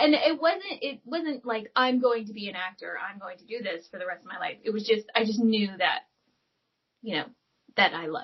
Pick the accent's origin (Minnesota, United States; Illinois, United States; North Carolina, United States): North Carolina, United States; High Point; No, but I'm from North Carolina. I'm a Southern girl, too.